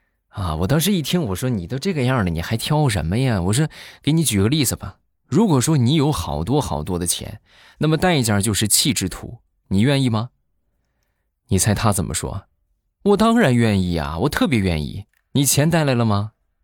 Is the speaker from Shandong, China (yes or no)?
yes; Shandong, China; 反正我们北方的桑葚就这个星期差不多才刚熟，就我们山东的啊。